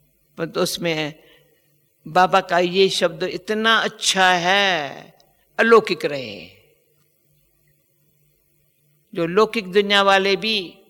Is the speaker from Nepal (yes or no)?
no; Pakistan; now in India; जब हम पाकिस्तान से आए